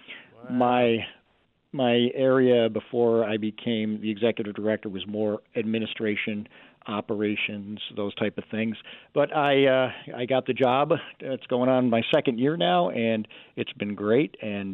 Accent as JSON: {"language": "English", "region": "New York", "country": "United States", "tie": "born or raised there", "said": "I grew up in the Capital District area."}